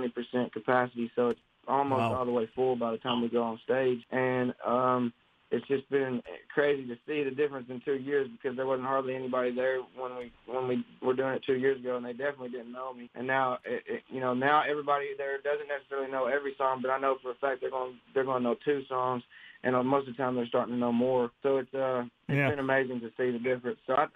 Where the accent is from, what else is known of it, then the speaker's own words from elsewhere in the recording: Tennessee, United States; I'm originally from Tennessee, and I still live in Tennessee. If I ever move out of Tennessee, I'd be very surprised.